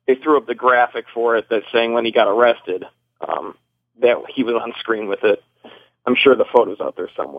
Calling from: Wisconsin, United States; from Wisconsin.

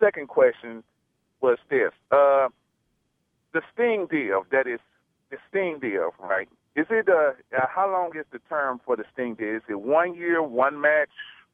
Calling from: Memphis, Tennessee, United States; from Memphis, Tennessee, Brian. How are you doing today?

